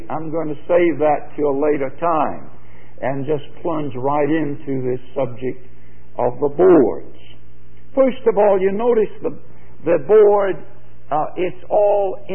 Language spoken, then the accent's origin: English; Georgia, United States; accent: Georgia; If you have any trouble with my Georgia accent, maybe Brother Martin can interpret for me.